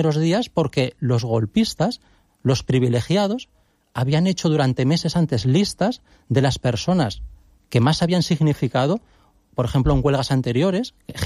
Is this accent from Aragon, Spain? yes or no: yes; Huesca, Aragon, Spain; Yo soy de Huesca, he estudiado en la universidad en Zaragoza